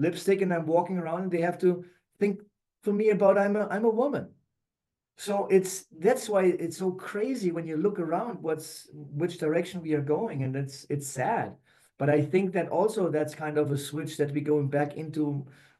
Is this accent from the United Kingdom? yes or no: no; Germany; English is a second language; also born or lived in United States; couldn't speak any English until I was 32. So, but because I had French in, we grew up on the French border, and so we had French in school. So, but I was born as an American